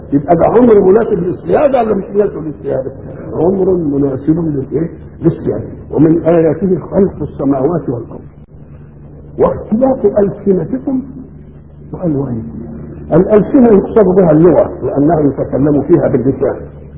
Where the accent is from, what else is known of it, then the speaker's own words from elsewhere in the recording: Egypt; accent: Egyptian; ولذلك احنا لما نروح بلاد ان كلمناهم بلهجتنا المصريه ما يفهموش ولا كلمه.